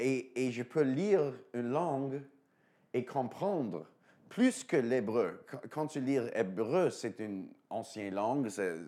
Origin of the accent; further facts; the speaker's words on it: Chelsea, Quebec, Canada; J'ai vécu mon enfance à Québec, près de Ottawa, mais sur le côté québécois, la province de Québec, dans une petite ville qui s'appelle Chelsea. Et là, on était vraiment la seule famille juive dans la ville, village.